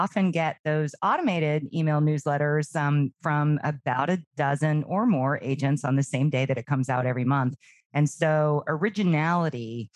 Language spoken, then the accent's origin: English; Nashville, Tennessee, United States; Full disclosure. I spent many of my formative years growing up in the Nashville area in Middle Tennessee.